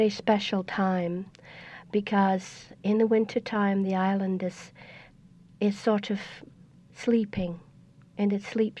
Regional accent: Benbecula, Scotland, United Kingdom; also born or lived in Aberdeen; Well, I was born in the northeast corner of Scotland in Aberdeen, but that's not where my accent comes from. I grew up on a little island in the Outer Hebrides in a place called Benbacala Muir of Aird, which is in the Outer Hebrides.

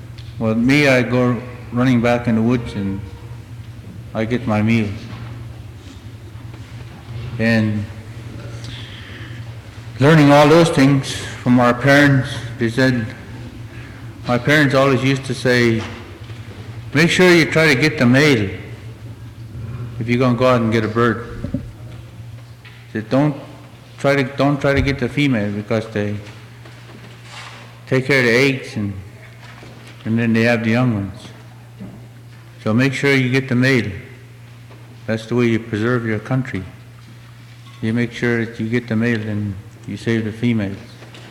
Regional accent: Cutoff, Alaska, United States; also born or lived in Huslia; I'm from Huslia. I was born in Cutoff, or Kaikuk, and raised in Cutoff. Mostly in Dalvishloo.

